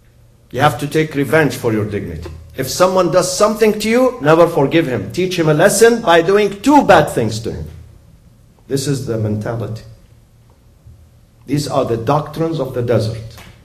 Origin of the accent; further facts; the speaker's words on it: Iraq; I'm from Iraq originally.